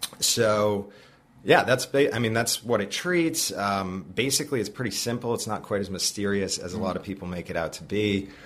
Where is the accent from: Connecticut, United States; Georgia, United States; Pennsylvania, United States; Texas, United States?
Connecticut, United States; now in West Hartford, United States; We're both from Connecticut, and we moved back to start our practice here.